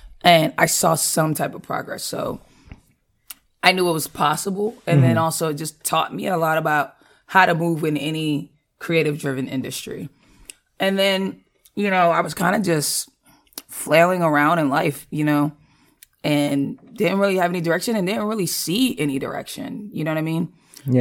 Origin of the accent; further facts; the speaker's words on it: Boston, Massachusetts, United States; Dorchester.